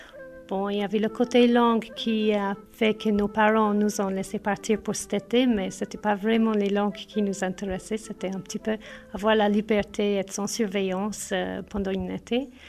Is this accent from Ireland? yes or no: yes; Ireland; now in La Chaux-de-Fonds, Switzerland; je viens d'Irlande et ça fait 29 ans la première fois que je suis venue en Suisse. J'ai deux enfants, j'habite à La Chaux-de-Fonds maintenant, mais j'ai habité au Brenet, au Locle, au Prévost.